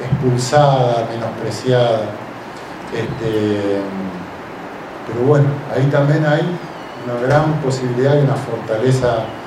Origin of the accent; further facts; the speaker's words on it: Santa Fe, Argentina; yo soy nacido en zona guaranítica, digamos, soy de Chaco santafesino, o sea que no me es ajeno al Paraguay desde que nací, ¿eh? pero tampoco soy paraguayo